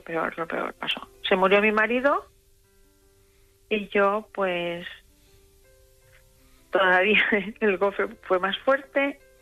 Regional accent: Balearic Islands, Spain; Somos de Baleares, somos isleños.

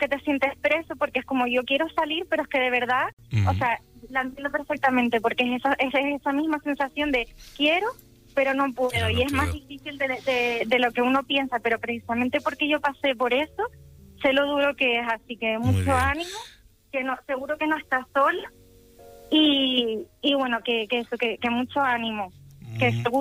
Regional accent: Santa Cruz de Tenerife, Canary Islands, Spain; Yo soy de Santa Cruz de Tenerife.

